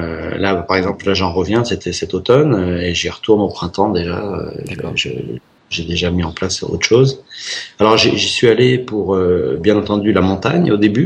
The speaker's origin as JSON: {"language": "French", "town": "Chamonix", "region": "Auvergne-Rhône-Alpes", "country": "France", "tie": "born there", "said": "Alors bonjour à tous, donc … je suis né en Haute-Savoie, dans les montagnes, justement près du Mont-Blanc, à Chamonix."}